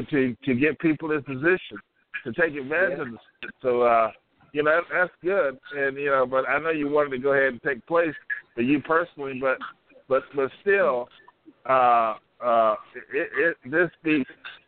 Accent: North Carolina, United States; a golf tournament that I'm doing in my hometown in North Carolina on the 5th of November

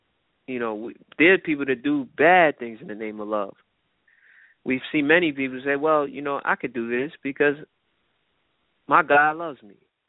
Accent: United States; born there; I'm 6'5", 6'1", I'm, you know, brown and yellow, you know, I was here and this, and I was born in America.

